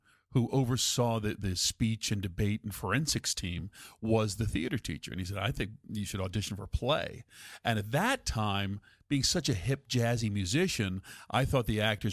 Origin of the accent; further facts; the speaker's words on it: Philadelphia, Pennsylvania, United States; also born or lived in Radnor; Philadelphia in the city for most of my life, and then just beginning of high school around then, whatever, moved out to the suburbs, out to Radnor, Villanova, near Villanova University out there.